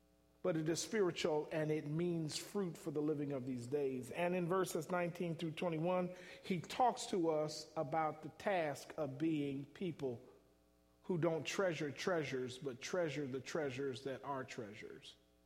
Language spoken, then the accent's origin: English; Cleveland, Ohio, United States; I know I'm from Cleveland. I know LeBron James, but the truth be told, Jordan is still king